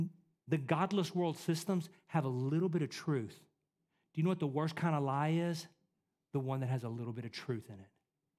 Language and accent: English; Texas, United States; I grew up in East Texas, what used to be the tornado belt, where it happened in May through October.